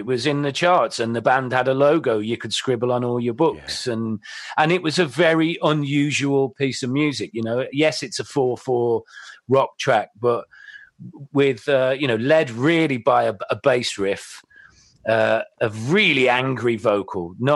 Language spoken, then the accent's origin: English; West Midlands, United Kingdom; I'm from the Midlands, so there's that incredible sense of pride that seemingly the biggest, you know, pop and rock band as opposed to a metal band in the UK were from our neighbourhood